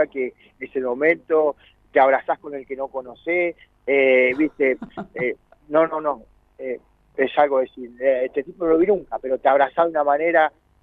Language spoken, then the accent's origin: Spanish; Villa Regina, Río Negro, Argentina; En ese entonces yo soy nativo de Villa Regina.